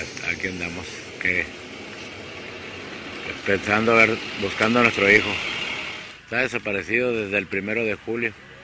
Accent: Sonora, Mexico; Y soy del estado de Sonora.

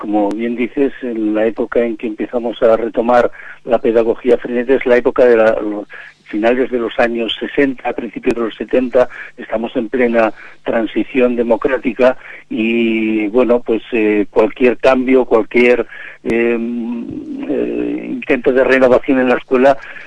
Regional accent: La Solana, Castilla-La Mancha, Spain; Yo soy de, nací en La Solana, en un pueblo de la provincia de Ciudad Real

